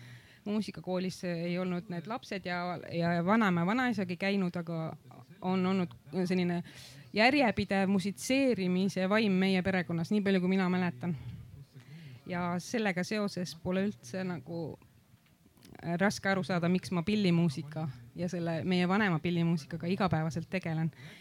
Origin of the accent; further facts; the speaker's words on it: Vändra, Pärnu County, Estonia; isegi võiks öelda 4 aastat olen Moostes veetnud, täiesti uus moostekana. Tulen hoopis Pärnumaalt, Vändra vallast, kus ma olen sündinud ja kasvanud. Mu ema on mulk, no tõesti sellest õige, nii öelda õigelt mulgimaalt